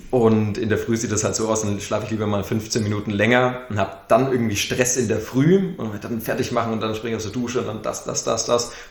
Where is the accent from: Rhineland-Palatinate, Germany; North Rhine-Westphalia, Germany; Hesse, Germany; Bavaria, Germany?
Bavaria, Germany; Nuremberg; wenn ich zu Besuch in Nürnberg bin. Ich komme irgendwie, also in meiner Heimatstadt